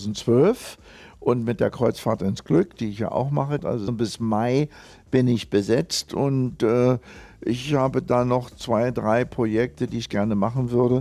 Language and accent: German; Berlin, Germany; ich war immer Berliner, ich bin Berliner, ich bleibe Berliner. Hier bin ich geboren, hier sterbe ich.